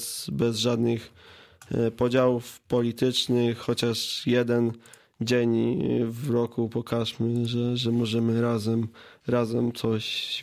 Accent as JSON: {"language": "Polish", "region": "Lubusz Voivodeship", "country": "Poland", "said": "My z Lubuskiego organizujemy autokar. Jedziemy ze Świebodzina, Sulechowa, Zielonej Góry, Gorzowa."}